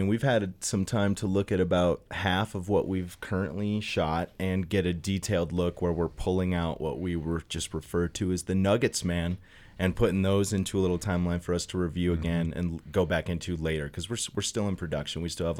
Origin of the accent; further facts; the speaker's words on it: Arizona, United States; now in Steamboat Springs, United States; I'm from Arizona. I live up here in Steamboat Springs.